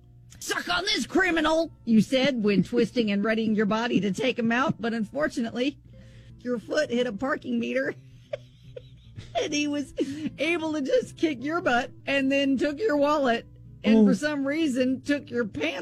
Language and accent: English; Cleveland, Ohio, United States; Trust me, I'm from Cleveland.